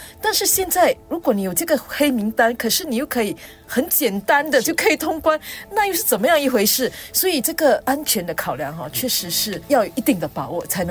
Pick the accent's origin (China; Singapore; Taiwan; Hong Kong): Singapore; 那我身为新加坡人有什么好处？